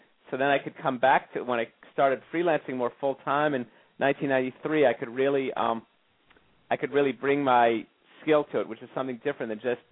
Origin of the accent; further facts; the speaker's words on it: California, United States; I'd played a lot of junior tennis from the age of about 13 on, growing up in Southern California.